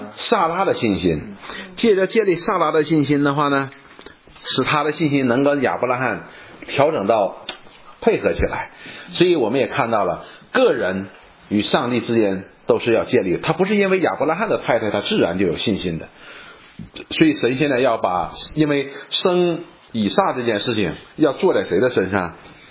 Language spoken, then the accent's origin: Chinese; China; 我们中国人也有这个习惯